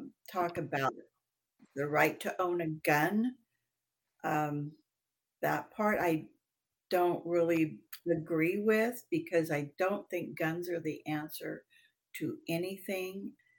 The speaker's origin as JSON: {"language": "English", "region": "Kansas", "country": "United States", "said": "I used to be a Republican because I came from Kansas and that's what my people were."}